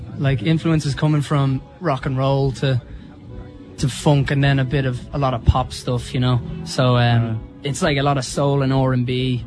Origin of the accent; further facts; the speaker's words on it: Dublin, Leinster, Ireland; I'm from Dublin originally, so to get out of Dublin and to get up and out into the country is amazing.